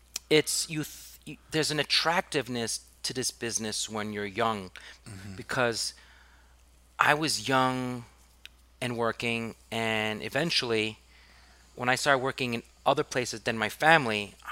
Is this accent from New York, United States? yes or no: yes; New York City, New York, United States; So I grew up on the Upper East Side, and you always think of Upper East Side as hot. I went to a private school. I went to a French school.